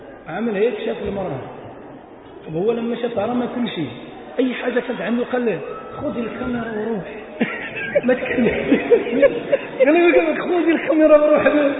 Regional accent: Marrakesh, Marrakesh-Safi, Morocco; وقلنا لهم إحنا من مراكش وخمسمائة تقريبا 350 كيلو تبعانا.

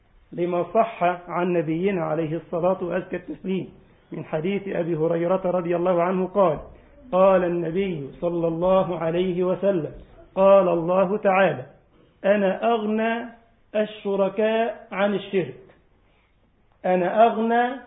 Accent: Egypt; عندنا في مصر يقول لك سلو بلدنا كده.

